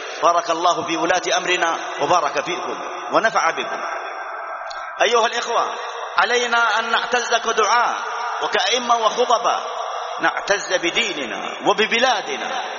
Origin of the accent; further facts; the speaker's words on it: Saudi Arabia; نحمد الله أن بلادنا المملكة العربية السعودية تنعم باجتماع على ولي أمرها